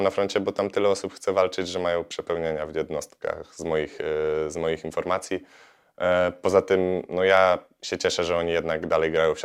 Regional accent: Warsaw, Masovian Voivodeship, Poland; bo ja jako warszawiak, przeprowadzając się na ukraińską wieś, no to jest duża dysproporcja.

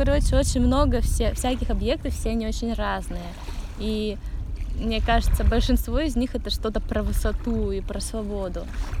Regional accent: Perm, Perm Krai, Russia; born there; Я родилась-то в Перми, несмотря на то, что детство провела в деревне, я родилась в Перми

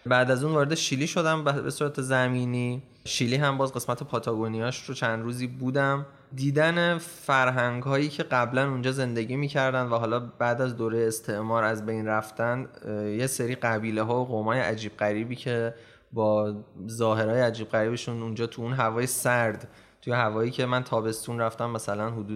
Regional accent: Tehran, Tehran Province, Iran; born there; 26 سالمه، متولد تهران هستم.

